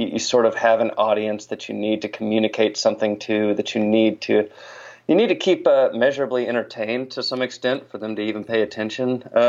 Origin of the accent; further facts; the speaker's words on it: Knoxville, Tennessee, United States; I grew up in Knoxville, Tennessee, just a couple hours east of Nashville.